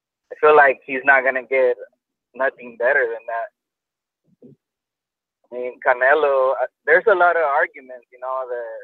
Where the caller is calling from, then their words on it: Los Angeles, California, United States; Los Angeles.